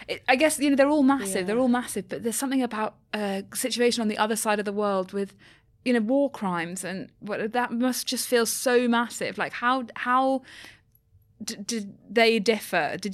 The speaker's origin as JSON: {"language": "English", "region": "London", "country": "United Kingdom", "said": "I love being a Londoner."}